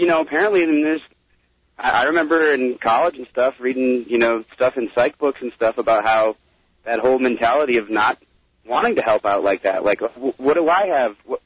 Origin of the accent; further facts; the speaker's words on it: Saginaw, Michigan, United States; I'm actually from Saginaw, Michigan.